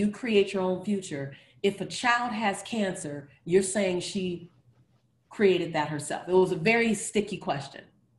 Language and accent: English; Los Angeles, California, United States; I'm this woman from South Central LA who all I had was a hustle muscle.